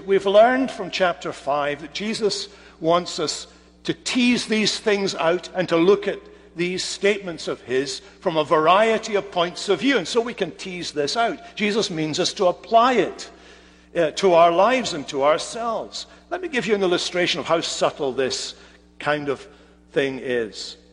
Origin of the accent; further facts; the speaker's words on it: Scotland, United Kingdom; But because I'm Scottish, I can't pronounce that word.